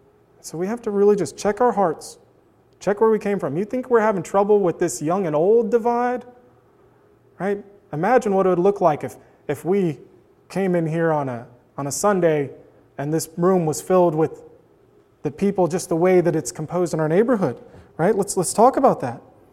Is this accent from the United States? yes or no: yes; the South, United States; You know, growing up in the South, this is just one of those things that almost gets instilled in you.